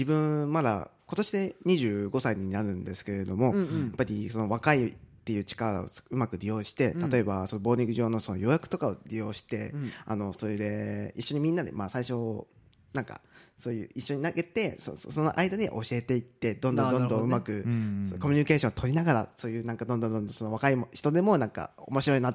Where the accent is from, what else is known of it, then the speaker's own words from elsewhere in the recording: Matsudo, Chiba, Japan; 自分の地元松戸市なんで、